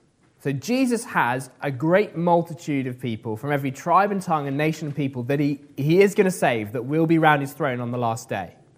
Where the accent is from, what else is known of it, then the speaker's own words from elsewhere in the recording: South West England, United Kingdom; I grew up in Wiltshire, I should say, and driving around Wiltshire